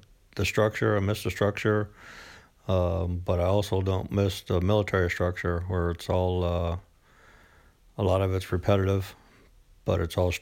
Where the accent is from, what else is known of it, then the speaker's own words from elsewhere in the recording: Illinois, United States; So Steve had a lot in common because we're both from the Midwest. I was from Illinois, he was from Michigan, but still had a lot in common.